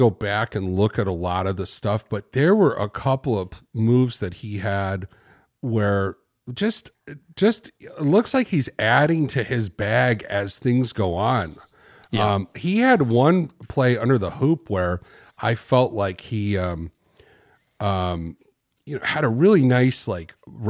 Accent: Chicago, Illinois, United States; I'm from Chicago. You know, we got the Chicago connection

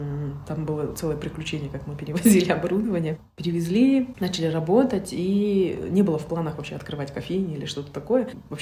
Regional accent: Issyk-Kul Region, Kyrgyzstan; also born or lived in Almaty; Я вообще родом с Кыргызстана, Иссык-Куль. Там есть село, казахское село, откуда мы и родом.

